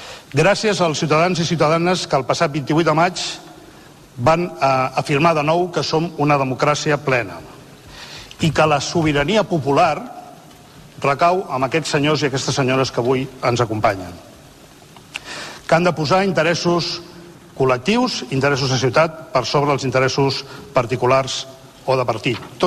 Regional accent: Barcelona, Catalonia, Spain; Jo sóc un noi del Baix Guinardó i em veig jugant de ben petit als carrers del meu barri amb la meva germana, la meva mare i els meus pares, gent treballadora que volien el millor pels seus fills.

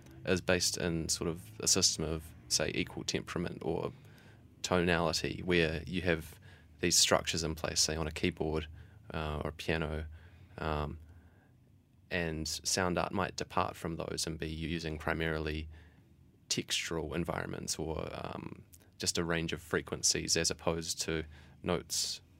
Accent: New Zealand; New Zealand. So sort of close to Australia, and very similar to Australia in a lot of ways.

